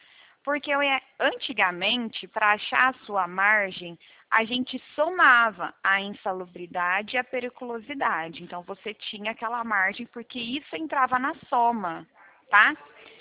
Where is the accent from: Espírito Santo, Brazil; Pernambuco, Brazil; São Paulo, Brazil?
São Paulo, Brazil; Bebedouro; Eu sou aqui de Bebedouro.